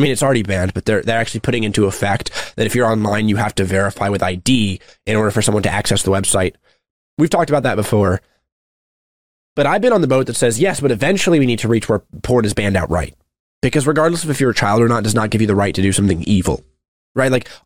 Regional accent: Texas, United States; As a Texan, I had zero concerns.

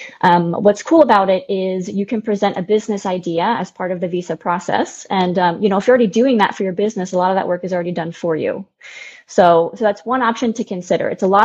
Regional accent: United States; So as an American, we can be in Spain for 3 months without working.

